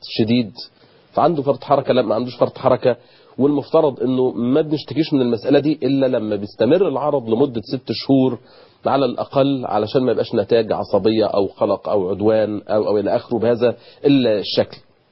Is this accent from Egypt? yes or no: yes; Egypt; عندنا في مصر